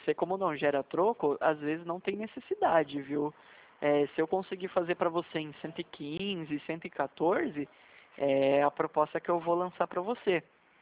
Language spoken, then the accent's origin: Portuguese; São José dos Campos, São Paulo, Brazil; eu sou um pouquinho de longe, eu sou de São José dos Campos.